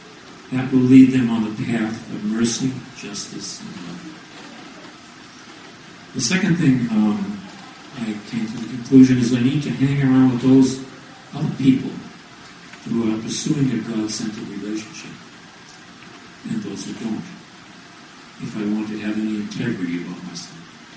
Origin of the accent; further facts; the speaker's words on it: Boston, Massachusetts, United States; I'm one of 10 children, 7 of whom lived to adulthood. I grew up in Boston and joined the U.S. Air Force, as you heard a little while ago, at the ripe old age of 17, for a 4-year term.